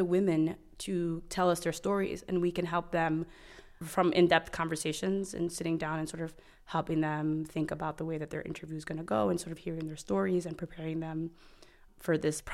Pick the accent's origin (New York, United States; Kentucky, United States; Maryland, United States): New York, United States; Bronx; I'm from the Bronx and I'm currently in law school.